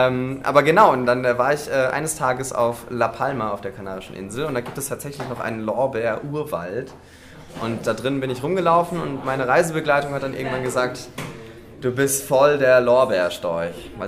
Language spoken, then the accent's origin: German; Baden-Württemberg, Germany; also wir kommen ja aus Heidelberg und Mannheim und da kann man immer schön am Neckar chillen, das kennt man hier in Baden-Württemberg auch ganz gut.